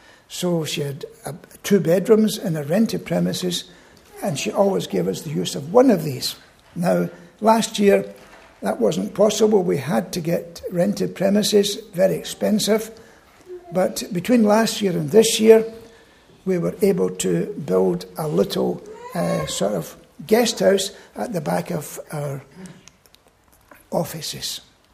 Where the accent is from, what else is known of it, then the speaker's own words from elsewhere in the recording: Glasgow, Scotland, United Kingdom; I was born and brought up in Glasgow.